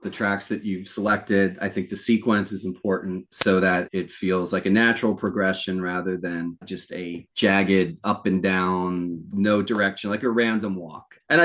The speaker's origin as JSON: {"language": "English", "region": "New Jersey", "country": "United States", "tie": "born or raised there", "said": "I grew up in Monmouth County, but that's"}